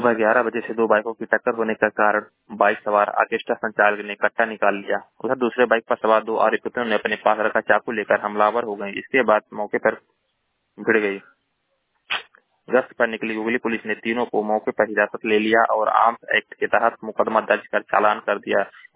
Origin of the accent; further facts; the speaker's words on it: Maharajganj, Uttar Pradesh, India; मैं जिला महाराजगंज का निवासी हूँ।